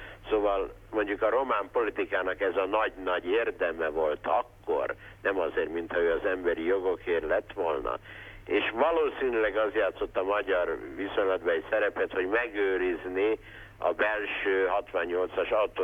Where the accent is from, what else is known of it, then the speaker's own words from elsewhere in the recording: Hungary; talán azért, mert nem cseh vagyok, hanem magyar.